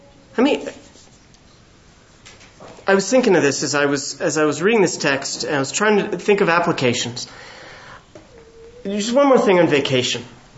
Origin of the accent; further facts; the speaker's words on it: California, United States; I'm from California. I rebel against everything.